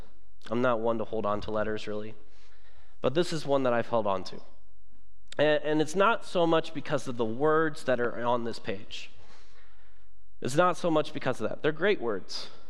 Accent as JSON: {"language": "English", "region": "Kentucky", "country": "United States", "tie": "born or raised there", "said": "we planted a church in my hometown in Kentucky."}